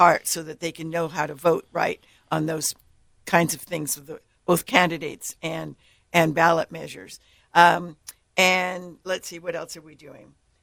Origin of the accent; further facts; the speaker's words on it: California, United States; I come from California where you might see your representative on TV or something, but you very seldom would see him at the market.